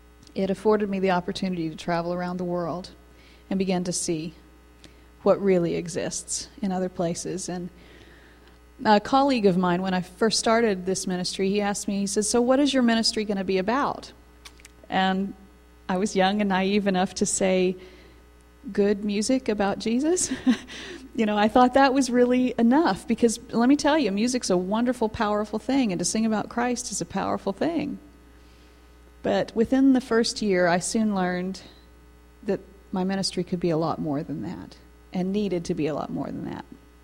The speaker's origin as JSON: {"language": "English", "region": "Tennessee", "country": "United States", "tie": "born or raised there", "said": "Now, I grew up in Tennessee. I grew up on my grandfather's farm."}